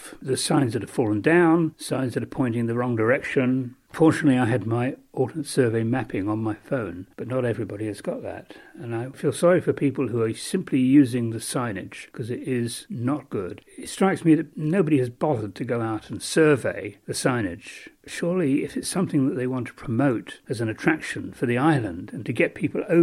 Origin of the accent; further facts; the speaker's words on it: East of England, United Kingdom; I come from Suffolk in England